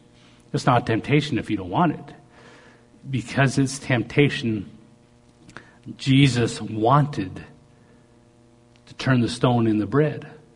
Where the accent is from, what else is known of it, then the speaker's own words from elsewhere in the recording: Canada; You know, I'm a Canadian mountain boy.